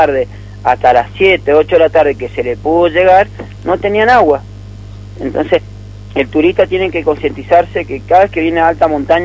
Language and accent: Spanish; Puente del Inca, Mendoza, Argentina; yo me crié en Puente del Inca.